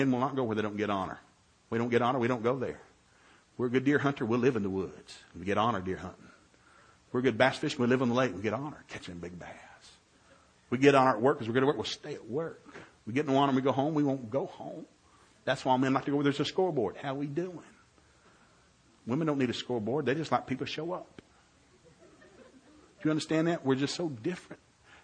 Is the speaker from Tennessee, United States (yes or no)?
yes; Tennessee, United States; I hate Tide because I'm from Tennessee. It's big orange country.